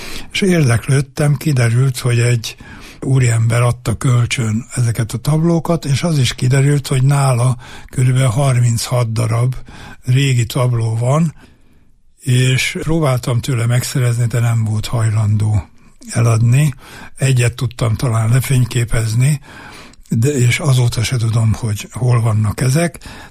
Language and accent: Hungarian; Borsod, Borsod-Abaúj-Zemplén, Hungary; born there; azért el kell mondanom, hogy én nem vagyok egri. Én Borsodon születtem véletlenül, és olyan trauma érhette a világot, hogy Borsodot rögtön megszüntették, Edelényhez csatolták, tehát nincs meg a szülőhelyem.